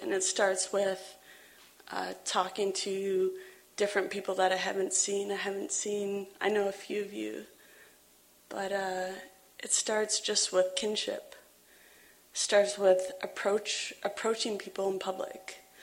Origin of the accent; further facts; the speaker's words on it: Toronto, Ontario, Canada; now in Halifax, Canada; I'm Ojibwe, Soto Ojibwe from Manitoba. I was born and raised in Toronto.